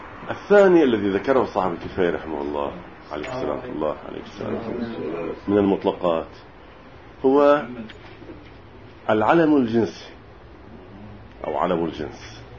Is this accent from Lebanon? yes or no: yes; Lebanon; كلمة وطن للجندي عندنا بلبنان، الجندي تقول يا وطن.